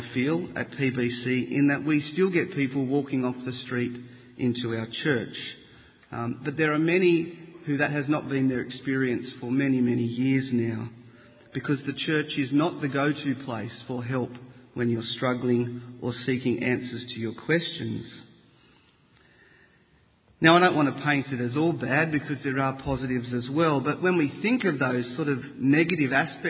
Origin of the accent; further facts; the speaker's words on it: Sydney, New South Wales, Australia; But growing up in Sydney, as I did, I didn't get a chance to see many.